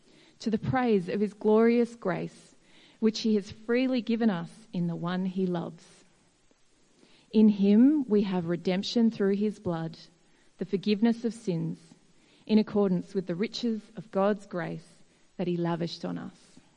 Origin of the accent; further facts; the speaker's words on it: Campbelltown, New South Wales, Australia; I'm from Campbelltown, and it's so wonderful, so encouraging to see us all here together.